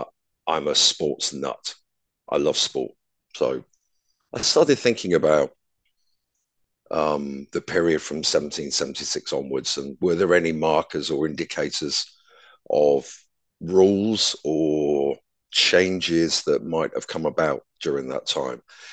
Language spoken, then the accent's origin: English; Bath, South West England, United Kingdom; Like I grew up near Bath. So we have the Roman baths.